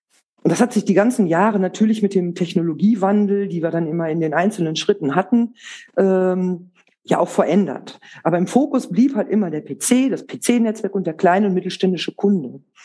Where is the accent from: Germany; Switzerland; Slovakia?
Germany; North Rhine-Westphalia; Vielleicht kurz zu Bielefeld. Das ist die Stadt in Ostwestfalen-Lippe, die keiner kennt, die es gar nicht gibt. Ich glaube, dann weiß auch jeder der Zuhörer, wo ich herkomme.